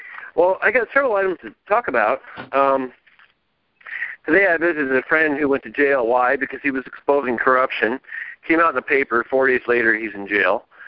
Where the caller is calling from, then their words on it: California, United States; Well, hey, I'm from the state of Jefferson, a.k.a. Siskiyou County, California.